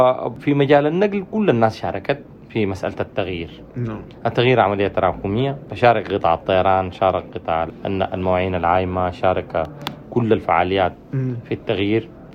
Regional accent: Sudan

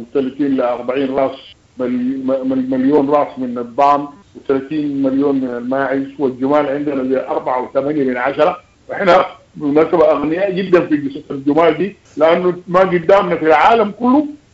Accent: Sudan; لكن عندنا هنا الأبقار عندنا في السودان شمال السودان في دولة السودان في جمهورية السودان

